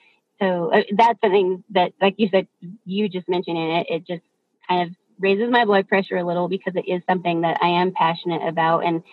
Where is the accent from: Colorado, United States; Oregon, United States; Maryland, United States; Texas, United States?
Colorado, United States; I grew up in Colorado, and the population has just exploded there over the years.